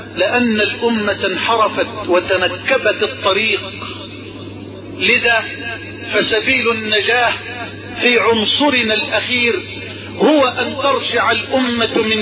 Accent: Egypt; بلدنا مصر

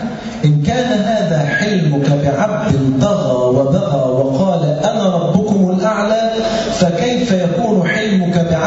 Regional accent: Egypt; وكان عندنا في مصر والتولية بشرب الشيشة

